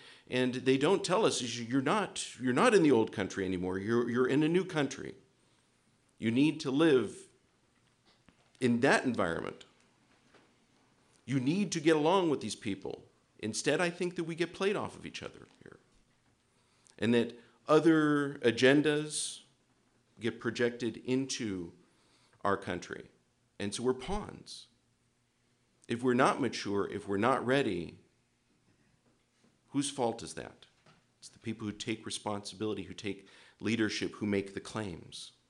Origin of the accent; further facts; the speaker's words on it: Torrance, California, United States; Your Grace … from Torrance, California.